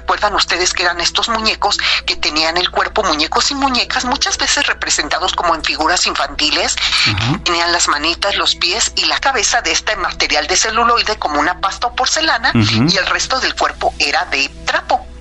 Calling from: Querétaro, Mexico; de Querétaro

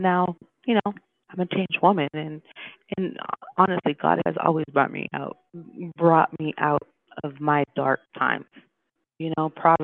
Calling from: Stockton, California, United States; Oh, I'm sorry. I'm calling in from Stockton.

